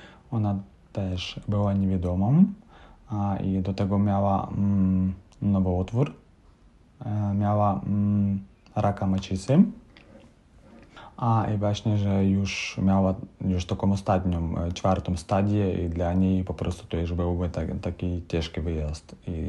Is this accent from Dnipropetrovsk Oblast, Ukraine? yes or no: yes; Kryvyi Rih, Dnipropetrovsk Oblast, Ukraine; born there; Polish is a second language; Urodziłem się w mieście, jakie się nazywa Krzywy Róg. To jest centrum Ukrainy.